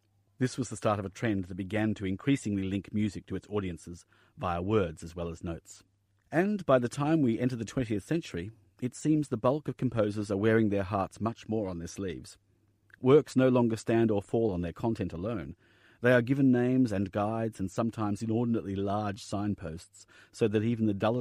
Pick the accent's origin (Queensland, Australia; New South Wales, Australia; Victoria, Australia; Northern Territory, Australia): Victoria, Australia; Melbourne; in my hometown of Melbourne.